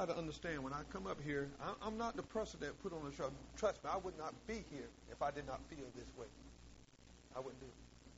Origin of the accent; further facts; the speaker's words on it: Willard, North Carolina, United States; We grew up in Willard, North Carolina. My mother left when I was 2.